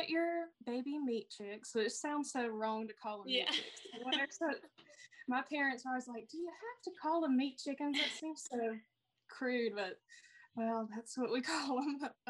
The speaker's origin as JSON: {"language": "English", "region": "Southern United States", "country": "United States", "accent": "Southern", "said": "Well, I live in Alabama, as you can tell by my accent from the South."}